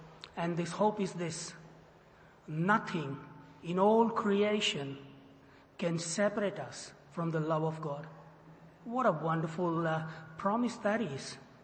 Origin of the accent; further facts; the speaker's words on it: Frankston, Victoria, Australia; I come from Frankston. We are two streets down inside.